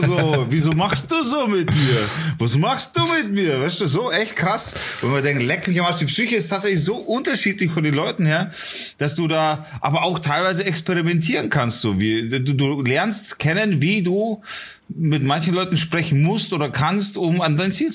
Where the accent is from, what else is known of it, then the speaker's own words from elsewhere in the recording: Leipzig, Saxony, Germany; born there; Nee, ich komme nicht aus Bayern. Ich bin in der Ecke geboren, in Leipzig.